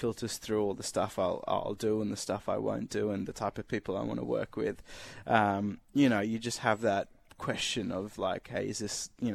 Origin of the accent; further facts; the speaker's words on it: Australia; I don't even think I say it right, you know, because I grew up in Australia.